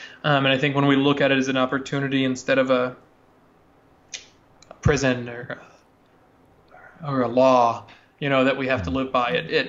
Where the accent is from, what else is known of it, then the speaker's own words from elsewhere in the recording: Orlando, Florida, United States; When I was a kid, maybe 8 or 10, I grew up in Orlando, Florida, and there was an Olympic diving center near my house.